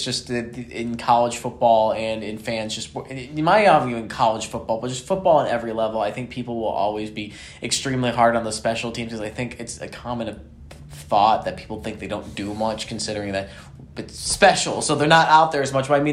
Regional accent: Chicago, Illinois, United States; No, I was born and raised around Chicago, but anyway.

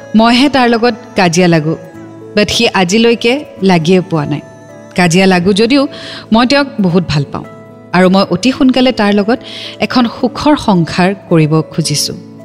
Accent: Lakhimpur, Assam, India; তেওঁৰ ঘৰ তেজপুৰত আৰু মোৰ ঘৰ লক্ষীমপুৰত।

